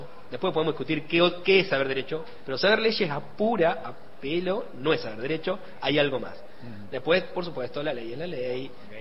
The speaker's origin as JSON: {"language": "Spanish", "region": "La Pampa", "country": "Argentina", "tie": "born or raised there", "also_born_or_lived": "La Plata", "said": "Yo soy nacido y criado en La Pampa, estudiado en La Plata"}